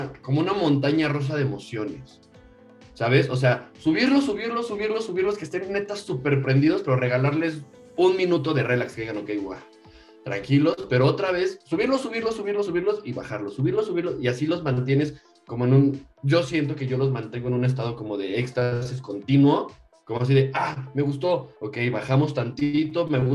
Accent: Toluca, State of Mexico, Mexico; yo que soy de Toluca, tocar en Toluca, que sé como qué tipo de música le gusta a los de aquí

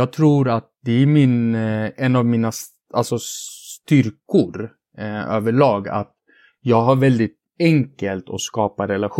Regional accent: Flemingsberg, Stockholm County, Sweden; jag är ju uppvuxen i Flemingsberg som idag är klassat som ett utsatt område i Stockholm. Men på min tid så var det ju liksom en traditionell förort som hade socioekonomiska utmaningar.

